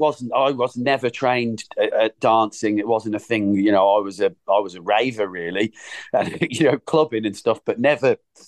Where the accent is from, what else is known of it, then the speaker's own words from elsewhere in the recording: Birmingham, West Midlands, United Kingdom; Obviously, I'm from Birmingham